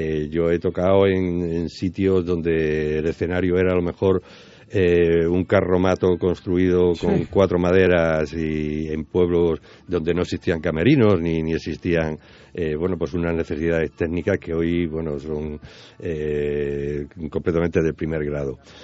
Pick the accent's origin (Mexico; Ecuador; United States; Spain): Spain; Extremadura; Y la otra es intentar promocionar a la gente de mi tierra, a los grupos, a los artistas y a los cómicos como tú, que hacen el trabajo desde la base aquí en Extremadura.